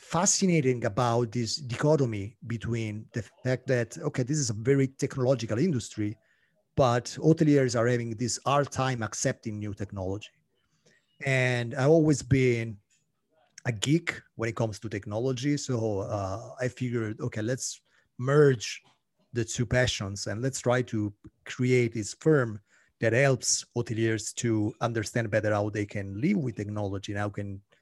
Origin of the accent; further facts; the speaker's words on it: Italy; English is a second language; No, I'm Italian.